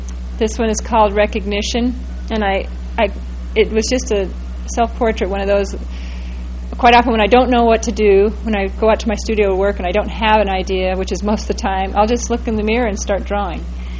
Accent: California, United States; I grew up in California and had a lot of good Catholic friends and loved a lot of their religious imagery.

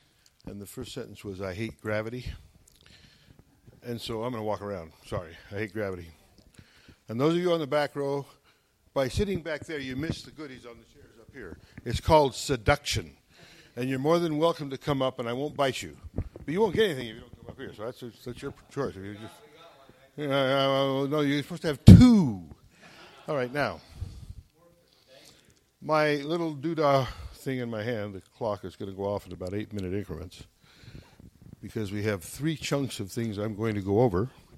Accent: Star Valley, Wyoming, United States; I was raised in Star Valley, Wyoming. When you still couldn't get out of the valley in the winter because it was snowed in.

